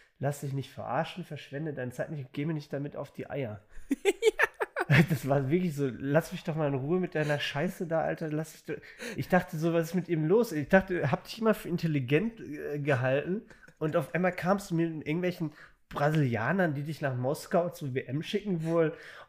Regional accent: Dortmund, North Rhine-Westphalia, Germany; ich bin schon auch Fußballfan, so, ne, als Dortmunder.

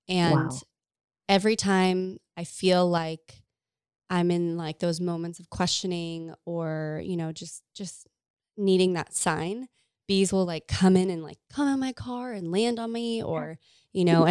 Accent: California, United States; we grew up together in Orange County.

